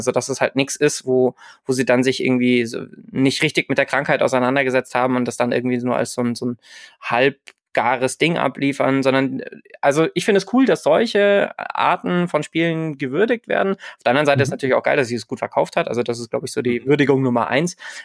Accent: Munich, Bavaria, Germany; Ich als Münchner war da natürlich, mein Grinsen hätte breiter nicht sein können.

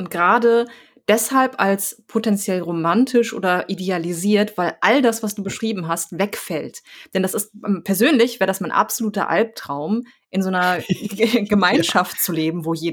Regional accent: Duisburg, North Rhine-Westphalia, Germany; Denn, also ich komme aus so einem Hybriden. Ich komme eigentlich aus Duisburg, aber aus dem dörflichsten Stadtteil davon, linksrheinisch, und habe da so ein bisschen mitbekommen, wie das ist, im Dorf zu leben.

